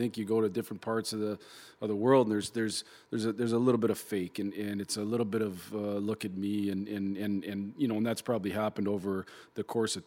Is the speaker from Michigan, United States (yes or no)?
yes; Sault Ste. Marie, Michigan, United States; also born or lived in Detroit; I was born here in Detroit. My dad was a Detroit cop for 10 years. I only lived there for about 2 years, though, and then I moved to Sault Ste. Marie, Michigan. So I grew up in Sault Ste. Marie.